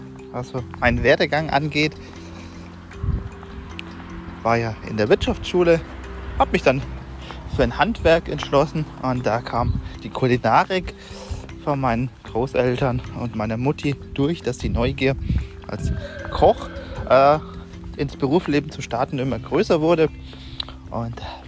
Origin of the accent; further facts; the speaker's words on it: Bavaria, Germany; moved away; Bin rausgekommen aus Franken, wo ich herkomme und hatte da viele Chefpositionen auch in den Küchen